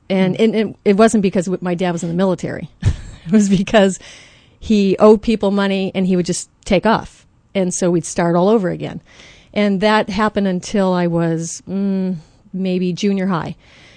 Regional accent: Michigan, United States; also born or lived in California; Well, actually, we grew up in many places. Every 6 months, we moved from Michigan to California, usually.

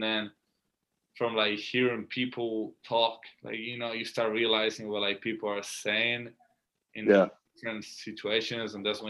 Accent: Ireland; I'm from Ireland, and we eat steaks all the time.

